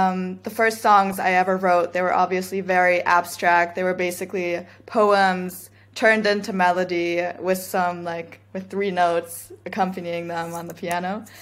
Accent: Berlin, Germany; through growing up in Berlin. So, you know, here in the city, like you walk down the streets and you just hear techno or house music

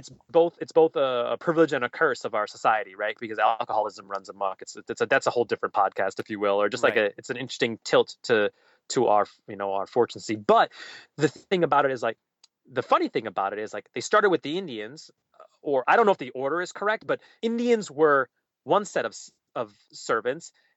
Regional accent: Guyana; I would say, oh, I'm from Guyana.

